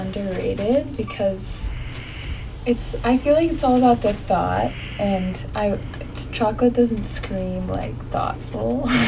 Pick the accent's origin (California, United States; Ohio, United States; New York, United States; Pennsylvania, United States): California, United States; Los Angeles; I'm from Los Angeles, and the whole day we were talking to people